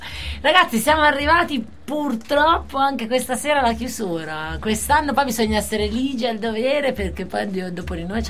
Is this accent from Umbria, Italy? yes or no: yes; Perugia, Umbria, Italy; Siamo di Perugia